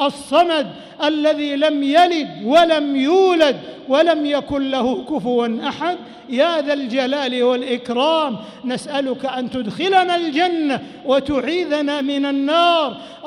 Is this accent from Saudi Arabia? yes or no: yes; Saudi Arabia; اللهم احفظ بلادنا المملكة العربية السعودية